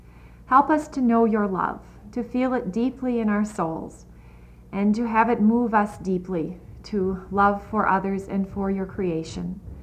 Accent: Northfield, Minnesota, United States; I'm from Northfield, Minnesota

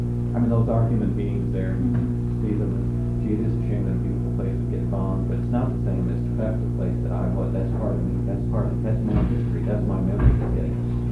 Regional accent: Ohio, United States; I grew up in Ohio, and I felt like I didn't want to be in Ohio, but I didn't feel any connection to it.

